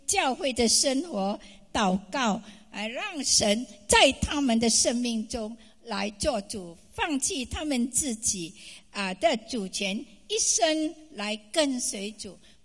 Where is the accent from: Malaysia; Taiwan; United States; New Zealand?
Malaysia; now in Australia; 我是从马来西亚来的哈